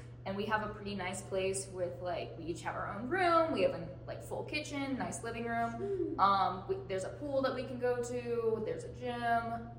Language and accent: English; Atlanta, Georgia, United States; So I grew up in Atlanta, actually very close to Emory, like basically my whole life.